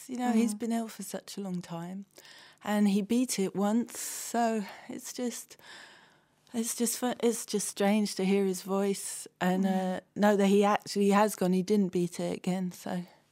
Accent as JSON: {"language": "English", "region": "London", "country": "United Kingdom", "tie": "born or raised there", "said": "I grew up in London, but very much part of the London Irish community"}